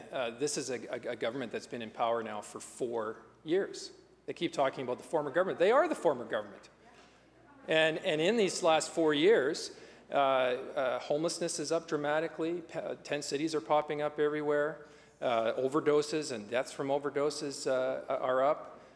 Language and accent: English; Kamloops, British Columbia, Canada; In my hometown, Kamloops City Council just recently passed a motion calling on or urging, pleading for this government